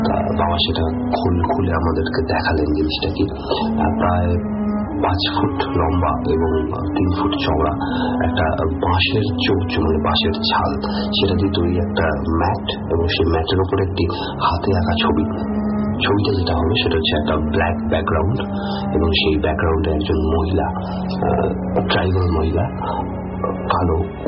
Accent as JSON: {"language": "Bangla", "country": "India", "tie": "born or raised there", "said": "আর আমি পড়াশোনার সূত্রে ছোটবেলা থেকে ইন্ডিয়াতে বড় হয়েছি।"}